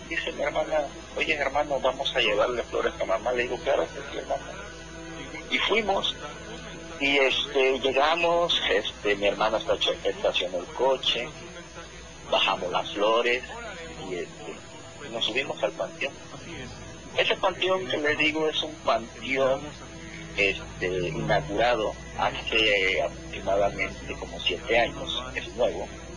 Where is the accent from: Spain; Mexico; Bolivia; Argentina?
Mexico; Acapulco, Guerrero; also born or lived in Mérida; now in Cerro Hermoso, Mexico; No, estuve trabajando un tiempo en Mérida y yo soy originario de Acapulco, Guerrero.